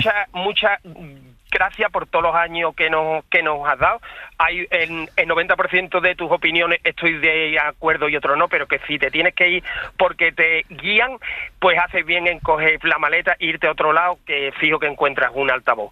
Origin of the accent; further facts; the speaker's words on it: Morón de la Frontera, Andalusia, Spain; soy del Real Betis Balompié, soy de Morón y soy antisevillista.